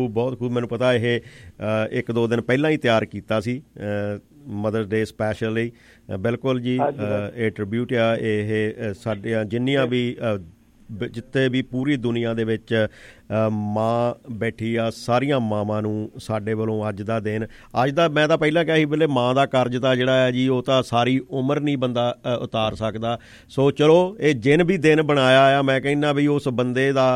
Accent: Phagwara, Punjab, India; ਪਿੱਛੋਂ ਅਸੀਂ ਇਕੱਠੇ ਫਗਵਾੜੇ ਏਰੀਏ ਨੂੰ ਬਿਲੋਂਗ ਕਰਦੇ ਹਾਂ ਦੋਈ ਜਣੇ।

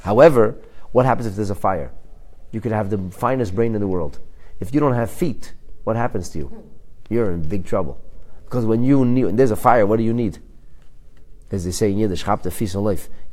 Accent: Canada; Because I'm a Canadian. Because I live here in Canada.

